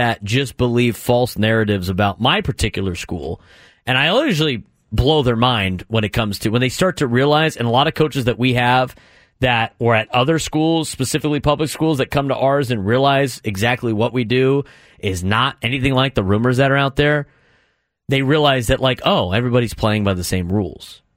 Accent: San Diego, California, United States; I grew up in Scripps Ranch.

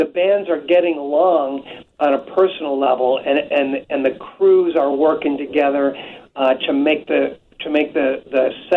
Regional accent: Chicago, Illinois, United States; It's always a thrill for me to be on the air in Chicago, my hometown.

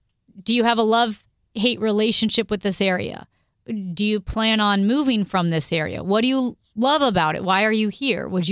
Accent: St. Louis, Missouri, United States; And I'm from St. Louis. I say this as someone who's from St. Louis and has always said it's the people, right?

